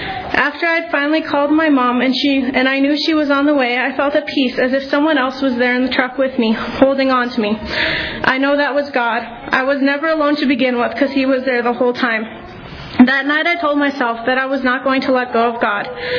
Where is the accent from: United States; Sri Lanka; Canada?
Canada; also born or lived in Belize; I was born in Belize and moved away from there when I was about 4. My parents moved to Canada because my brother was a special needs child and they couldn't afford medical care in Belize.